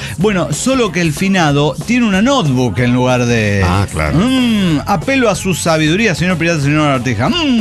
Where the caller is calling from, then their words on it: Santa Fe, Argentina; de Santa Fe, Argentina.